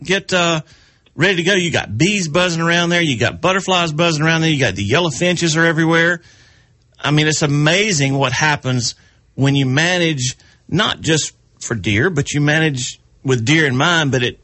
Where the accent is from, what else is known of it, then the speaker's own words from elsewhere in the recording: South Carolina, United States; But as a kid growing up in South Carolina, meadowlarks, they were everywhere.